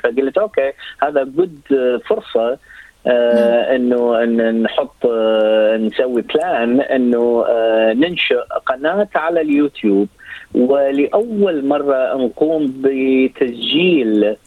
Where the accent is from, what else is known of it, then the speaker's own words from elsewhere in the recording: Iraq; يعني أنا من العراق فكنت قريب جدا على الحدود